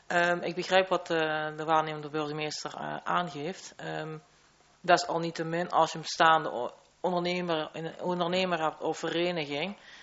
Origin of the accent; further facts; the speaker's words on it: The Hague, South Holland, Netherlands; now in South Limburg, Netherlands; Ik als Haagse dame, hakken schoenen, kom hier in een mooie Zuid-Limburgse wonen.